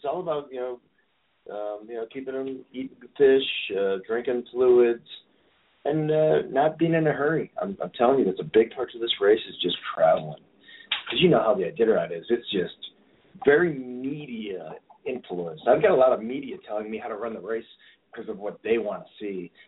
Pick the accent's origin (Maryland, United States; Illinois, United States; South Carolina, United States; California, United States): Illinois, United States; Chicago; I just got to explain to them, you know, I'm from Chicago.